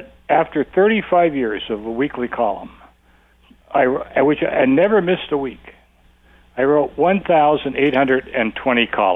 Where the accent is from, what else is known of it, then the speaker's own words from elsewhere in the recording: Hellertown, Pennsylvania, United States; They were certainly in Hellertown anyway, my hometown in Pennsylvania.